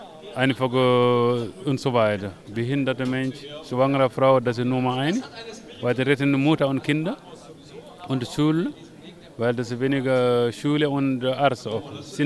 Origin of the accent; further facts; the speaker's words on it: Mauritania; German is a second language; now in Germany; Ich komme aus Mauretanien.